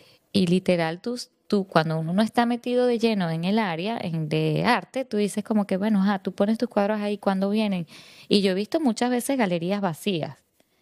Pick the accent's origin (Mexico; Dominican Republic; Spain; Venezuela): Venezuela; no sé por qué los venezolanos no apostamos a lo nuestro